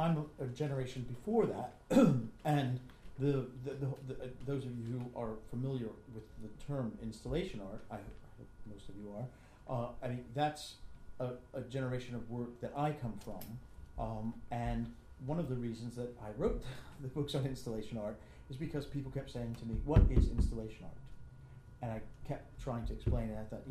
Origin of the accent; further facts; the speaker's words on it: New York, United States; And I came from New York. I met people here who were doing that, and decided to stay.